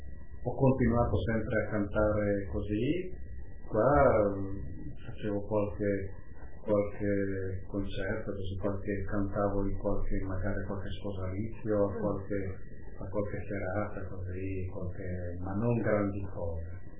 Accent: Friuli-Venezia Giulia, Italy; per noi friulani non è che ci sentiamo né rossi né bianchi né neri. Noi siamo friulani

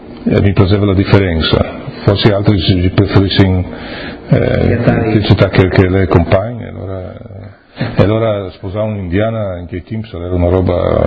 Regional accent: Amanzimtoti, KwaZulu-Natal, South Africa; La junior a Uncomas, la senior era un paese che si chiamava Mazimtoti, che era 20

